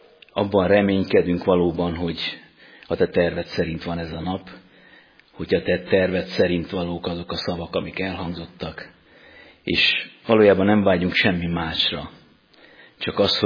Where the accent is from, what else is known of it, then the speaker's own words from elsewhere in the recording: Sovata, Mureș County, Romania; Egy erdélyi kisvárosba születtem, egy fürdővárosba, Szovátán, átlag reformátusnak mondható családban nőttem fel